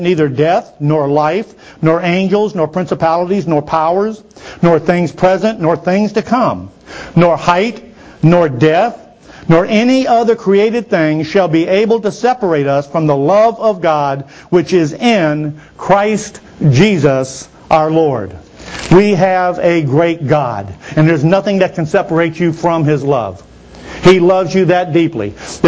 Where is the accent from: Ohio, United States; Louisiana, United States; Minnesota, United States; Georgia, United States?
Louisiana, United States; You know, in Louisiana, we have a saying. You know, they have something that's called a couillon. And we're from Louisiana.